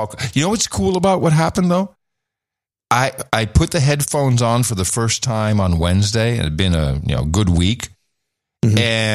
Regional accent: Netherlands; maybe because I grew up in the Netherlands that I'm so aware of really recent history, global history

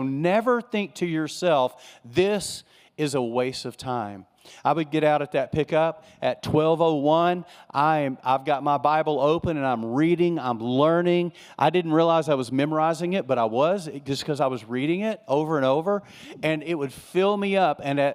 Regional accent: Texas, United States; now in California, United States; I grew up in West Texas. There wasn't any waves to ride in West Texas. There were no oceans. I think I had been down to the coast, the Gulf, probably three or four times in my lifetime. And here we were, we move out to Southern California.

